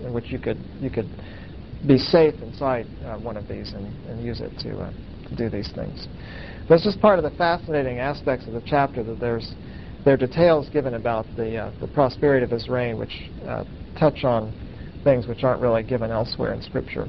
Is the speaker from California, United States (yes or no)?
no; Oklahoma, United States; Here we are from Oklahoma. That's not our guy, you know. Not everyone in Oklahoma agrees with that.